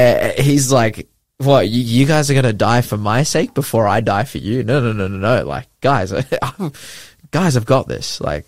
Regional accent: Lake Macquarie, New South Wales, Australia; I grew up on Lake Macquarie, and many times, I grew up on a house that was on the lake, like a waterfront on the lake. We had our little jetty.

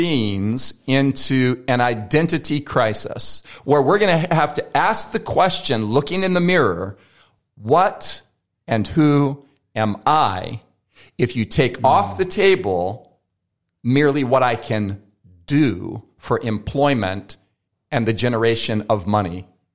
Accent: United States; now in Australia; I don't know what's going on here in Australia because I'm an American citizen

